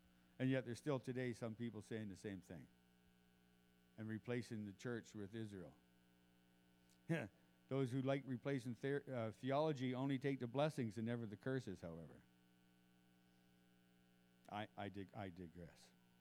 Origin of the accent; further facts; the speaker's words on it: Irish Town, New Brunswick, Canada; I'm in Irish Town, New Brunswick.